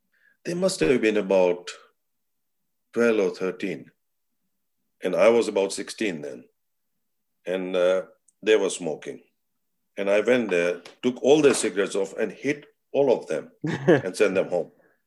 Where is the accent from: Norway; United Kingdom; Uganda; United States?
Uganda; Jinja; also born or lived in Kakamega; I was the last one to born in Kenya, Kakamega. And then we moved to Jinja when I was only 5 months old.